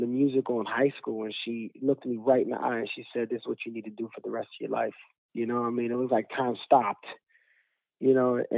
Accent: Brooklyn, New York, United States; You know, I grew up in Bushwick.

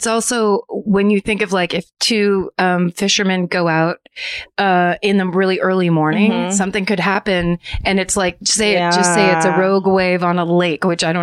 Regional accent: New Jersey, United States; a similar underwater ghost town near my hometown that is also referred to as New Jersey's Bermuda Triangle.

